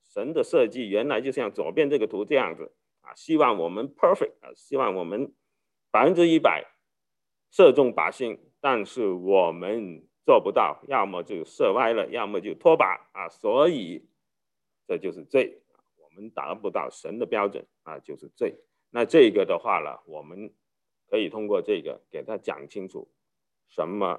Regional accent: China; 那么我们中国人对这个罪的理解是特别的困难

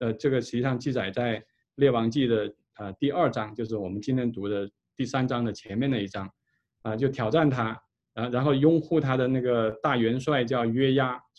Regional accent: China; 比如说我们中国有啊，就很多什么火烧庆功楼啦，什么杯酒释兵权啦

